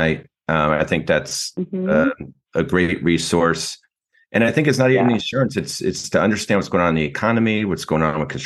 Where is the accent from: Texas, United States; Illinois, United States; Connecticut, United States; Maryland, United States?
Connecticut, United States; Born and raised in Connecticut. Most of my business is in the Northeast